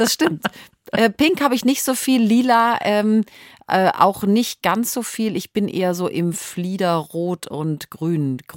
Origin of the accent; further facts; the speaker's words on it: Ludwigsburg, Baden-Württemberg, Germany; ich komme ja aus Ludwigsburg, das ist bei Stuttgart